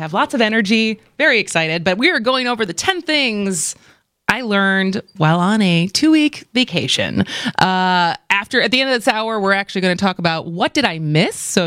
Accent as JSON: {"language": "English", "town": "Milwaukee", "region": "Wisconsin", "country": "United States", "said": "we said that we're from Wisconsin and we put our little pin in the map"}